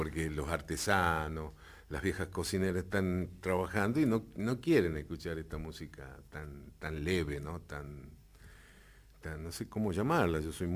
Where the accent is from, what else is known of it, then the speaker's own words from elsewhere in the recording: Maimará, Jujuy, Argentina; born there; El 6 de febrero del 52 nací en Maimará, sí. Pero no, de casualidad, ¿viste?